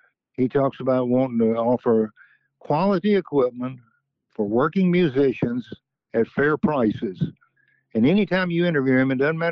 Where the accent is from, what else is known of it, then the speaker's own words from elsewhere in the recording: Montgomery, Alabama, United States; there's a couple of music stores in Montgomery, Alabama, which is my hometown.